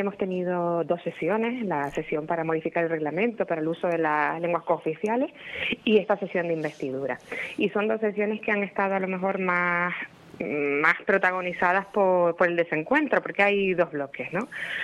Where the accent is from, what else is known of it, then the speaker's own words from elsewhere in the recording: Canary Islands, Spain; preguntando ya por todos los temas que afectan a Canarias. Por supuesto, estoy aquí para defender mi tierra